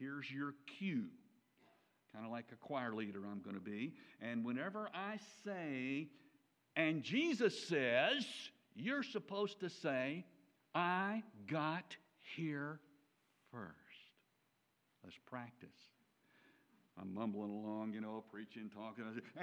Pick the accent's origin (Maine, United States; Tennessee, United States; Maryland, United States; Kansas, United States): Tennessee, United States; Memphis; born there; I was born in St. Francis Hospital in Memphis, Tennessee.